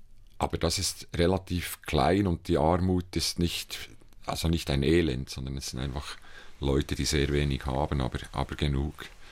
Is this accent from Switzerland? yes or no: yes; Switzerland; was für mich als Schweizer ein bisschen ungewohnt war